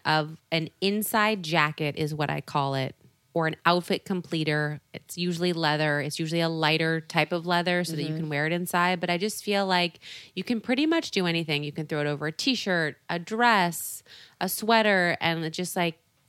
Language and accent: English; San Diego, California, United States; San Diego.